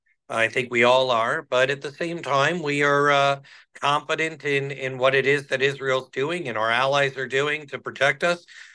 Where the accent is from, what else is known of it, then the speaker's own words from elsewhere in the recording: Canada; especially because we're Canadian.